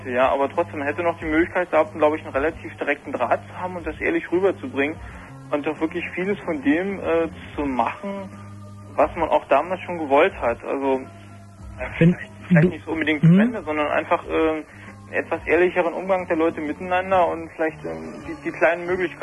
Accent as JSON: {"language": "German", "region": "Saxony", "country": "Germany", "also_born_or_lived": "Jüterbog area", "said": "Also ich kam eigentlich aus dem Görlitzer Raum."}